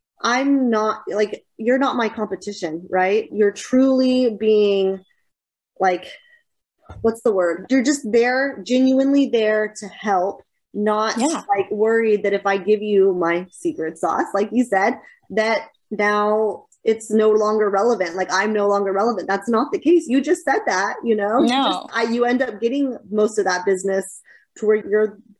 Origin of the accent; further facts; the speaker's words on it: Katy, Texas, United States; I grew up in Katy though. Like I always felt like I was more smaller town. Like I was never a city girl.